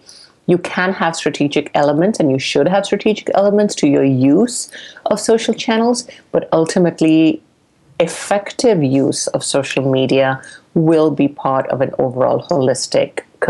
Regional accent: India; accent: Indian; That's by my educated Indian accent.

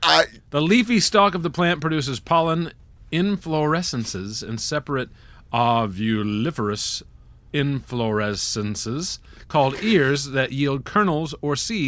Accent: Indiana, United States; I'm from Indiana.

